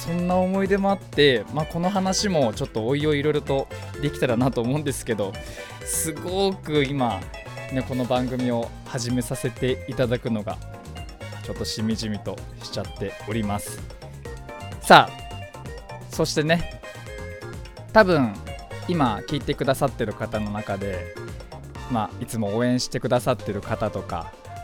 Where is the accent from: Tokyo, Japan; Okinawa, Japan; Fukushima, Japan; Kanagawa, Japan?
Kanagawa, Japan; Fujisawa; 藤沢出身の俳優タレントとして活動する